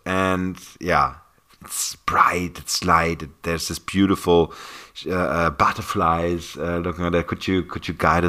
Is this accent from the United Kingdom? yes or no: no; Hamburg, Germany; English is a second language; now in Berlin, Germany; came to Berlin because of that. Because in Hamburg, where I used to live, beautiful city also, it's my hometown, but still, it was not possible.